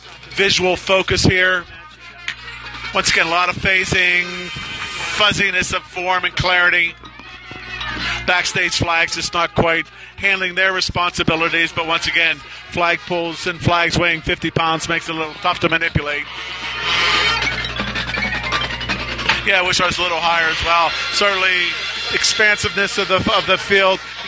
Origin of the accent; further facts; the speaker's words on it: Virginia Beach, Virginia, United States; from Virginia Beach, Virginia